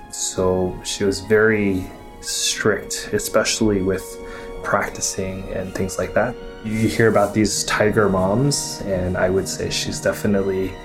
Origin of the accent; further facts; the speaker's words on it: Beijing, China; So I was born in Beijing, China in 1978. I have very good memories of my childhood in Beijing. I grew up with my grandparents, who were both very successful doctors.